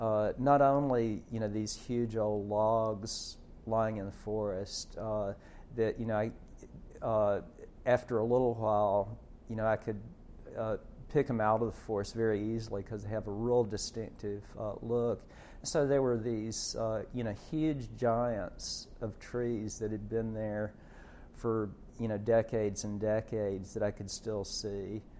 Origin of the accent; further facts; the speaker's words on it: Tennessee, United States; I grew up in Middle Tennessee, where it's in a limestone area, and it hadn't been a primary chestnut area.